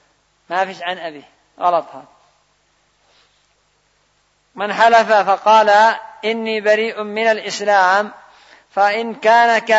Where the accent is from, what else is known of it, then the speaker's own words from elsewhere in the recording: Yemen; الآن عندنا في اليمن يحلف يقول والله ما آكل القات